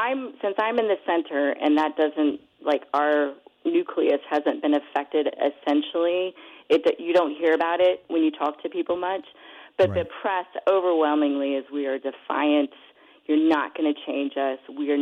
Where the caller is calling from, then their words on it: Derby, East Midlands, United Kingdom; I'm calling from a city called Derby, which is right in the center of England.